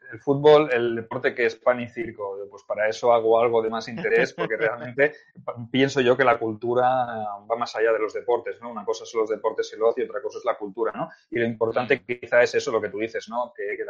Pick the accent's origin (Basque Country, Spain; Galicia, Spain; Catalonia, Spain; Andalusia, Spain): Catalonia, Spain; Soy catalán, pero soy del Real Madrid.